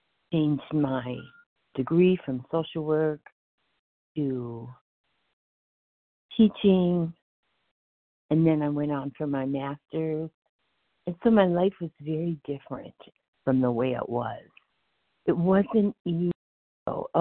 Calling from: Alabama, United States

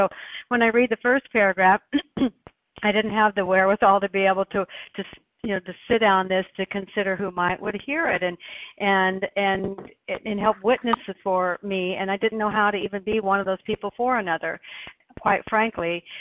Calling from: Oregon, United States

